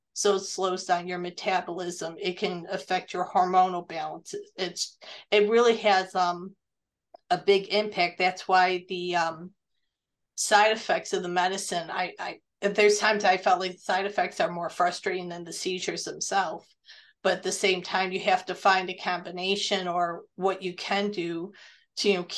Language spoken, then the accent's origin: English; United States; growing up in America as a child, the attitude was you didn't question your doctor.